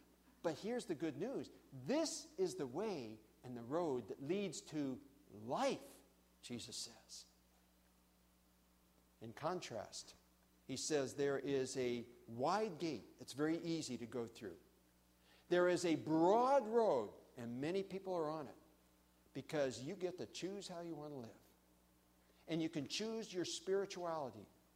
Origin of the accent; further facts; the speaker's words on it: Tukwila, Washington, United States; I said, well, actually, I'm from Tukwila.